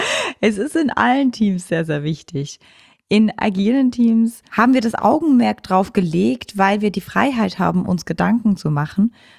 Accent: Switzerland; German is a second language; ich als Schweizerin mit deutschen Sprichworten, die kommen immer ein bisschen lustig raus

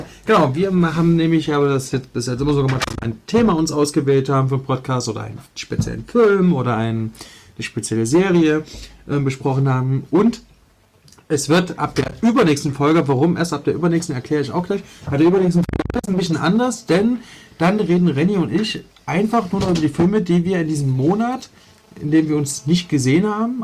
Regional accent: Leipzig, Saxony, Germany; ich bin in Leipzig-Reutlitz aufgewachsen.

